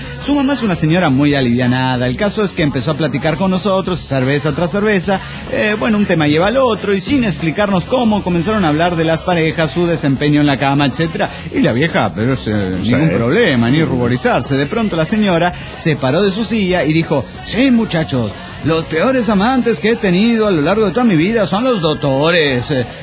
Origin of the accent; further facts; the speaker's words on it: Oaxaca, Mexico; Hola, amigos … de Oaxaca.